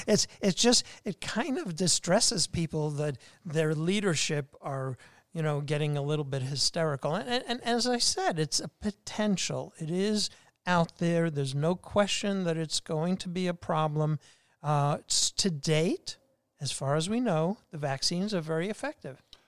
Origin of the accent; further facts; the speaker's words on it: Brooklyn, New York, United States; Well, firstly, I grew up in Old Brooklyn. So I make that distinction because it's very, very different than the current Brooklyn.